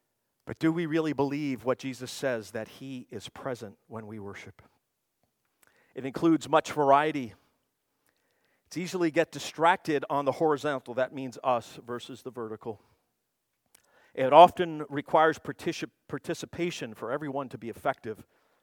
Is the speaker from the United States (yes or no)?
yes; United States; I grew up 22 miles outside of New York City.